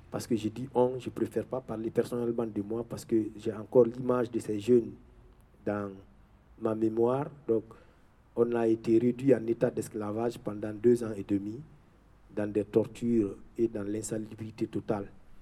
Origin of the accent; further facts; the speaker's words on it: Guinea; moved away; C'est comme ça que je suis parti de la Guinée au Mali, Burkina Faso, le Niger, l'Algérie.